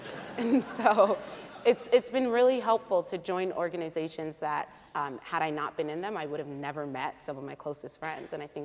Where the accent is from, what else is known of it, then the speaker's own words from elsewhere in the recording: Brooklyn, New York, United States; now in Long Island, United States; I'm from Brooklyn originally. I live on Long Island now, so I'm kind of used to a bit of a faster pace than Ithaca offers.